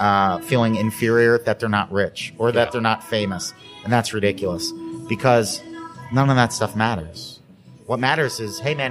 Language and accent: English; East Coast, United States; I'm from the East Coast. That's what we do.